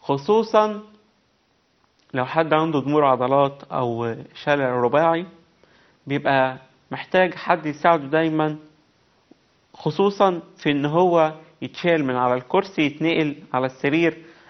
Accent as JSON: {"language": "Arabic", "country": "Egypt", "said": "ونتمنى كمان ان هي تبقى موجودة عندنا في مصر"}